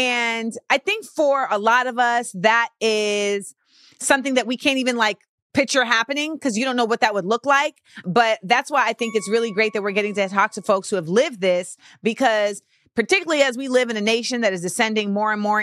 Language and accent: English; Florida, United States; I'm from Florida.